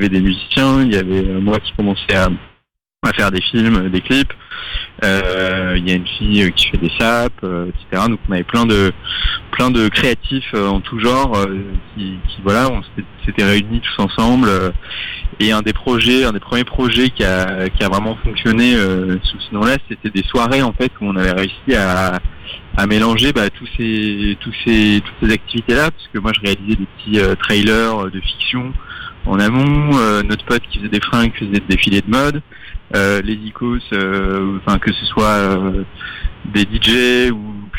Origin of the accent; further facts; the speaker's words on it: Strasbourg, Grand Est, France; moved away as an adult; now in Paris, France; Alors moi j'ai grandi à Strasbourg et je suis allé vivre à Paris après le bac